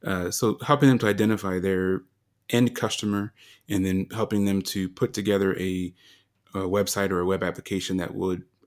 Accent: Colorado, United States; to come to Colorado, you know, my home state.

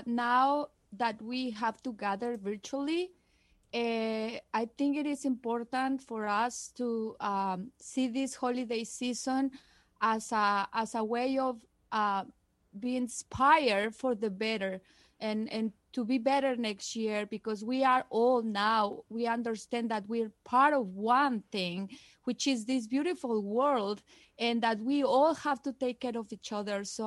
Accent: Mexico City, Mexico; The most important thing for me about the Mexican Christmas is gathering with your whole family.

